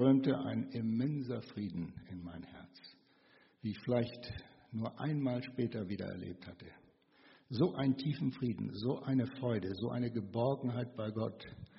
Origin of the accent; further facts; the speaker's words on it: Namibia; moved away; Ich bin ja in Namibia geboren und aufgewachsen.